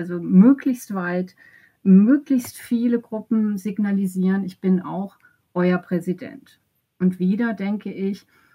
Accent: United States; weil ich kenne das als Amerikanerin immer. Also die deutsche Hälfte von mir sagt immer

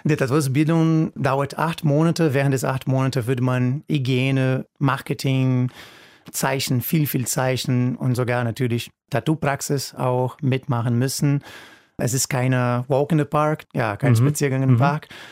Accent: Rio de Janeiro, Brazil; Ich komme aus Brasilien, aus Rio.

